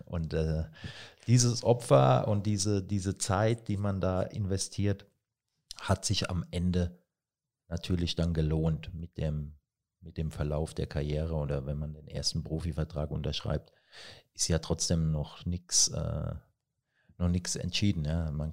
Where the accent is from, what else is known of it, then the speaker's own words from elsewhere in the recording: Rhineland-Palatinate, Germany; ich bin Pfälzer und aus meiner Region, da gab es damals auch nur den FCK und da war ich natürlich als kleiner Bub schwer begeistert